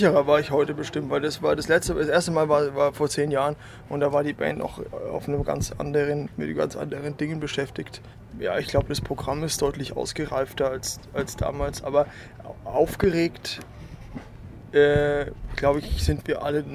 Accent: Dietenhofen, Bavaria, Germany; Ja, wir kommen aus Dietenhofen.

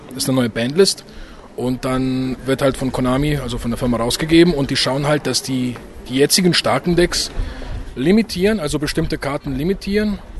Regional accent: Bavaria, Germany; ich komme aus dem Frankenland

